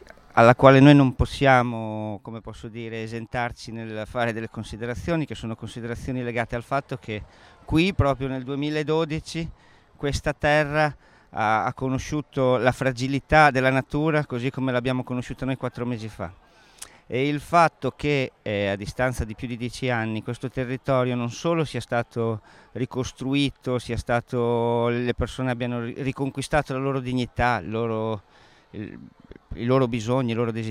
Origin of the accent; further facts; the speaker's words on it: Faenza, Emilia-Romagna, Italy; noi siamo romagnoli veraci, Faenza è nel centro della Romagna